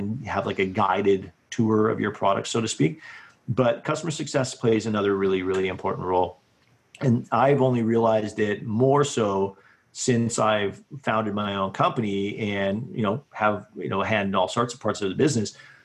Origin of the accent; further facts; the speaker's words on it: Vancouver, British Columbia, Canada; I'm from Vancouver too.